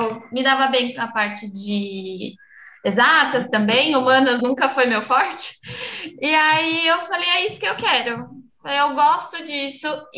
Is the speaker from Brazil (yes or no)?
yes; Ribeirão Pires, São Paulo, Brazil; Eu sou de Ribeirão Pires, esqueci de falar. Eu moro mais para a parte do Grande ABC, né, de São Paulo. Não sou de São Paulo mesmo, então eu moro em casa